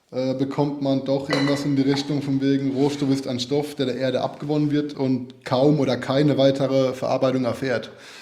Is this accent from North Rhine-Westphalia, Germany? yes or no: no; Rhineland-Palatinate, Germany; Also ich komme aus der Pfalz, bin auch da aufgewachsen.